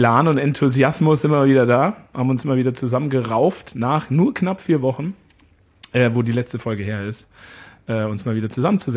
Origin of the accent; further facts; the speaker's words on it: Munich, Bavaria, Germany; ich komme ja aus München.